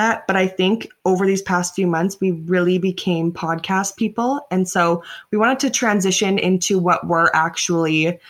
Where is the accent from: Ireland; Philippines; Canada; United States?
Canada; We are all from Canada